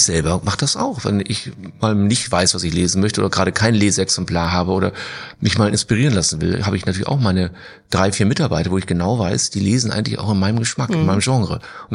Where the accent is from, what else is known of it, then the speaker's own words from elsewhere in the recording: Hamburg, Germany; Nee, ich bin ja in Lockstedt groß geworden, aber wir konnten das auch.